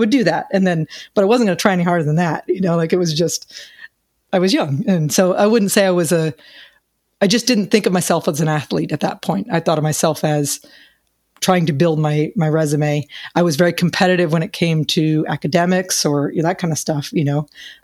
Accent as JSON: {"language": "English", "town": "New Smyrna Beach", "region": "Florida", "country": "United States", "said": "Actually, I'm from New Smyrna Beach."}